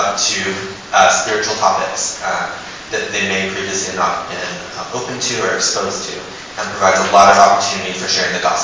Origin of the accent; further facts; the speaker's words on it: California, United States; I grew up in Central California in a Christian home.